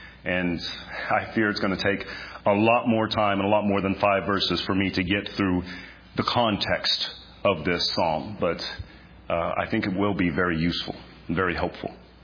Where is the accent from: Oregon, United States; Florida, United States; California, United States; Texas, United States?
Texas, United States; Perhaps it's due to the fact that I grew up in the Texas Panhandle just a few short hours from here.